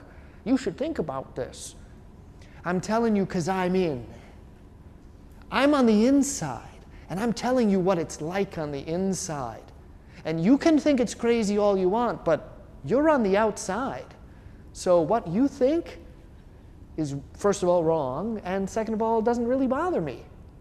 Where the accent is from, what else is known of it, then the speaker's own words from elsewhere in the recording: Scotland, United Kingdom; Besides, I'm not Italian, I'm Scottish.